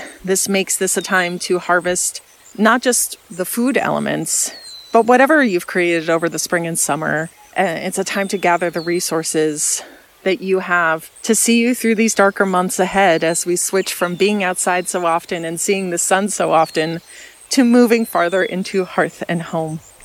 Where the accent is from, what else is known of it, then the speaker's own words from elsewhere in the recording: Cape Cod, Massachusetts, United States; It's something I did not grow up doing since I am from Cape Cod, and apple orchards for sure are not something that you find in great mass.